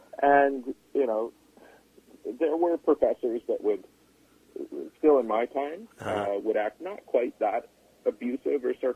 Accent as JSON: {"language": "English", "town": "Vancouver", "region": "British Columbia", "country": "Canada", "tie": "born or raised there", "said": "law started to come into TV when I was growing up in Vancouver in the 1980s"}